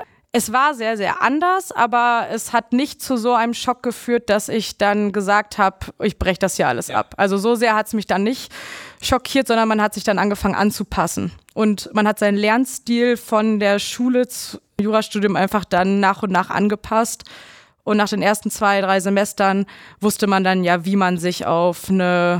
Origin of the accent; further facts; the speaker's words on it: Oldenburg, Lower Saxony, Germany; Ich komme aus der Nähe von Oldenburg, das ist so 2 Stunden mit dem Auto von Münster entfernt